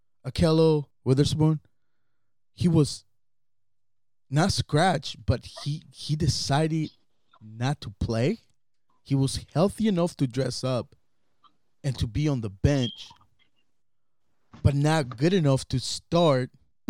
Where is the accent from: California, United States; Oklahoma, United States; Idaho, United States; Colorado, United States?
California, United States; We're from the Bay Area. We're huge 49ers fans.